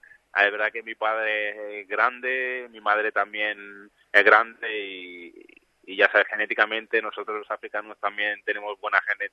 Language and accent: Spanish; Granollers, Catalonia, Spain; de mi pueblo de Granollers que saltamos a la ciudad a celebrarlo